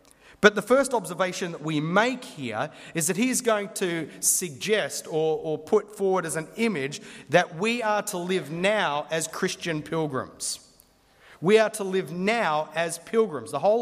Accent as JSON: {"language": "English", "town": "Newcastle", "region": "New South Wales", "country": "Australia", "tie": "born or raised there", "also_born_or_lived": "Lithgow", "said": "I've lived in many different parts of the world. I was born in Newcastle, and I'm a Novocastrian, so that makes me royalty. I'm a Novocastrian."}